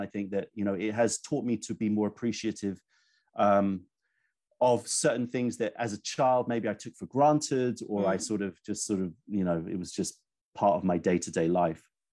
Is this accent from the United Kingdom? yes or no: yes; London, United Kingdom; born there; also born or lived in New York; I'm a city boy. I was born in London and studied in New York, you know, so like I love cities.